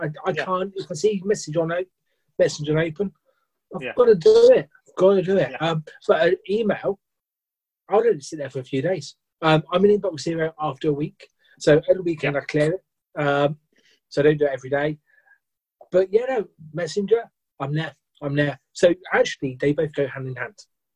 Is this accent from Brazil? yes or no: no; Leamington, West Midlands, United Kingdom; And I've got in my hometown in Leamington, you've got a number of gyms on the street.